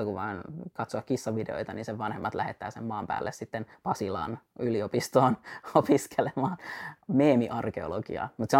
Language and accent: Finnish; Kauhajoki, South Ostrobothnia, Finland; joka muuttaa sitten Kauhajoelle, mistä mä oon alun perin kotoisin.